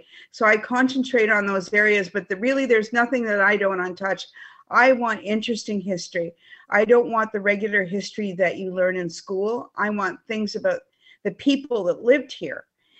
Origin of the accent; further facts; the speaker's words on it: Canada; also born or lived in Bay Area, United States; I am Canadian. I lived in the Bay Area for about 15 years, and I was still Canadian. I'm proud to be Canadian